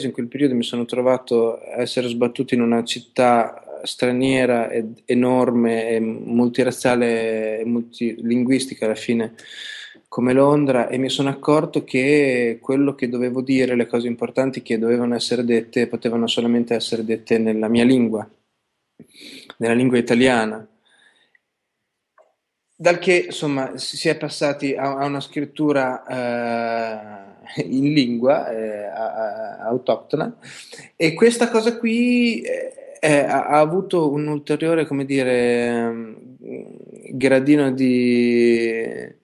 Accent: Emilia-Romagna, Italy; Come già vi ho raccontato, veniamo dalla Romagna. Siamo un gruppo di 5 persone, siamo, come dire, dislocati tra Forlì e Ravenna.

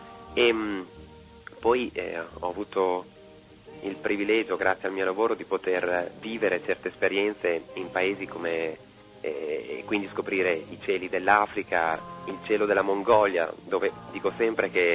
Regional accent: Emilia-Romagna, Italy; ho pensato al cielo di quando ero bambino in Romagna, in provincia di Ravenna

